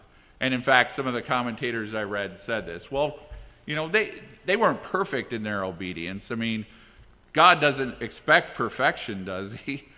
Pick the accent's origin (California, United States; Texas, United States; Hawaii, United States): California, United States; born there; also born or lived in Midwest; My parents were both from the Midwest, and I was born in California, but at this point in my life, I've lived in the Midwest more.